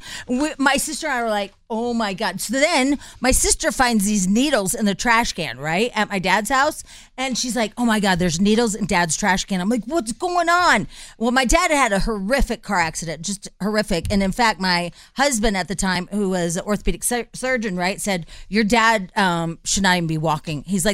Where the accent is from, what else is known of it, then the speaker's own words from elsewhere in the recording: Illinois, United States; My sister is, let's say the Bulls, because we're from Illinois.